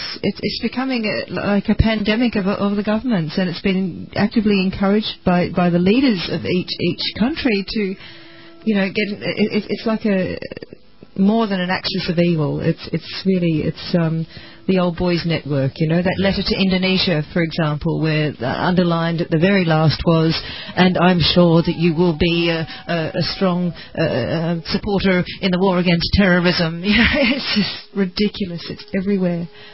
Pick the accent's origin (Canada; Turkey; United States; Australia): Australia; I'm an Australian woman in Papua New Guinea